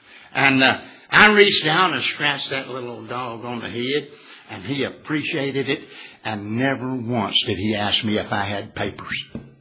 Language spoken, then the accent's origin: English; the South, United States; He looked down his nose at me, not because I was from the South, but because I wasn't him.